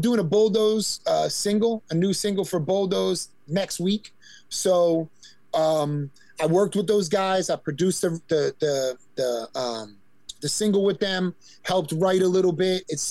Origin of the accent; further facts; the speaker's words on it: New Jersey, United States; And like, we're from Jersey.